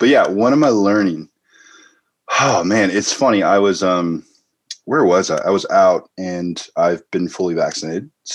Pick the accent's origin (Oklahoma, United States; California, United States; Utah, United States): California, United States; Santa Barbara; but yeah, I grew up in Santa Barbara, California, which is a pretty affluent place.